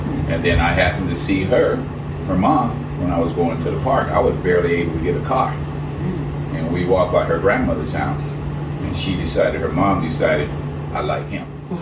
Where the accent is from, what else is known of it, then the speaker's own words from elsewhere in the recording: California, United States; I grew up in Orange County, but I got tons of relatives in L.A.